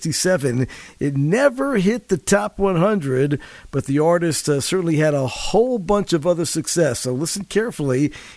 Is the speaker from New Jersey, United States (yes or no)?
yes; New Brunswick, New Jersey, United States; WCTC, New Brunswick, New Jersey. Yes, my hometown radio station.